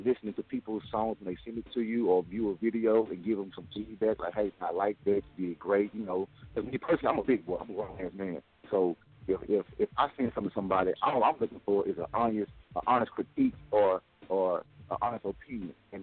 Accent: Dallas, Texas, United States; I'm from Dallas, born and raised, you know what I'm saying? Triple D, you know what I'm saying?

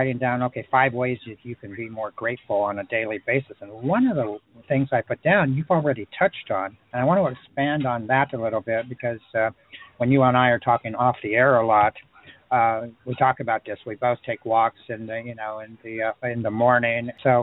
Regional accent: California, United States; And as you know, growing up in California, they have the most spectacular redwood trees that are, you know, hundreds of years old and thousands of feet high.

